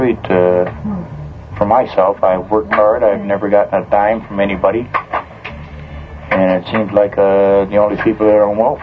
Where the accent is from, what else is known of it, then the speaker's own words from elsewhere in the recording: Normal, Illinois, United States; I grew up in an orphan's home.